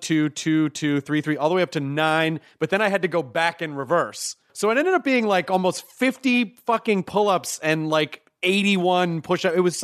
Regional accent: Memphis, Tennessee, United States; also born or lived in Louisville, Kentucky; I mean, yeah, I was born in Louisville. I grew up in Memphis primarily, but yes, I did. I spent the first few years of my life in Louisville and then Memphis, Tennessee.

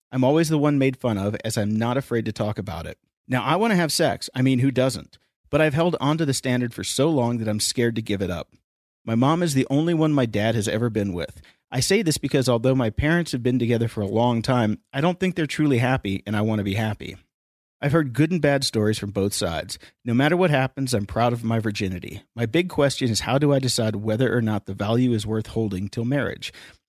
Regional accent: Austin, Texas, United States; I'm 21 from Austin, Texas.

